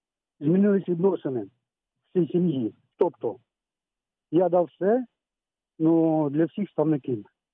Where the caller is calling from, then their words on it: Kherson Oblast, Ukraine; Я з Херсонської області. Зараз роблю в Києві водієм таксі.